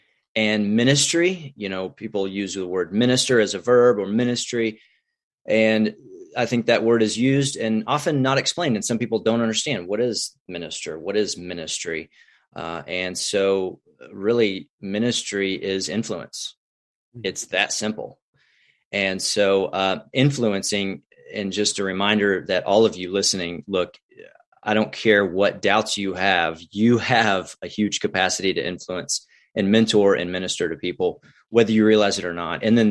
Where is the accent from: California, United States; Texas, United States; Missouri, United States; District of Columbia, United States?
Texas, United States; Tomball; Yeah, I grew up, I'm a Texas boy. So I grew up near Houston, Tomball, Magnolia, Woodlands area. So just basically Houston, if you don't know where that is.